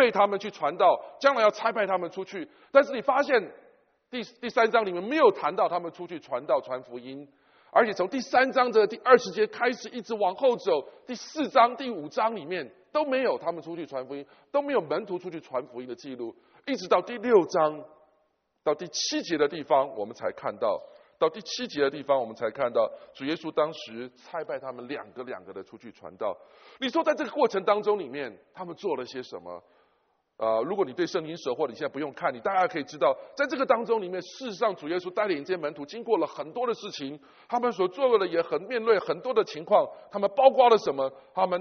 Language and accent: Chinese; China; 这个是我们中国人其实早就懂的